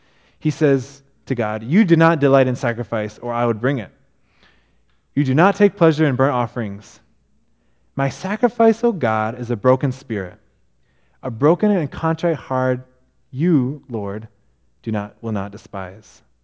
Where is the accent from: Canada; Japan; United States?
Japan; because of growing up in Japan, I have an interest in world religions.